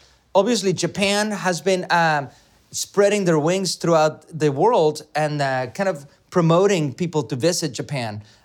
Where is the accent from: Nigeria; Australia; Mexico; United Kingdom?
Mexico; now in Napa, United States; I am born and raised in Mexico and a very confused parent trip. I mean, my dad's side is Dutch. My mom's side is Italian. Completely mixed up. But born and raised in Mexico, moved to Napa 20 years ago this year.